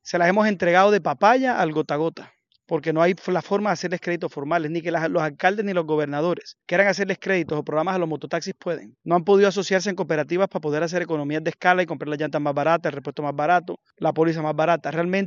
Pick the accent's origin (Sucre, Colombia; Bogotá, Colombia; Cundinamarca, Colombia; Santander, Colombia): Sucre, Colombia; Soy el único del Caribe. Estamos un exgobernador de Antioquia, un exgobernador del Meta, un exalcalde de Bucaramanga y … de Sucre, del Caribe de Colombia.